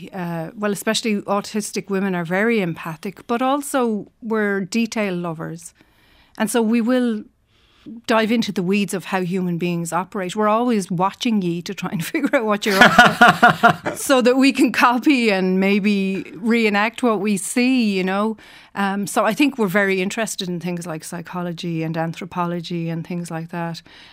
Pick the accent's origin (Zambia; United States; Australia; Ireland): Ireland; born or raised there